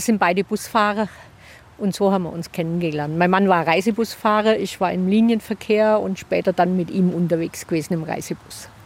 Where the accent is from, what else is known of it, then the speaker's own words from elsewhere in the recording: Donauwörth, Bavaria, Germany; Wir kommen aus Donauwörth, Bayern.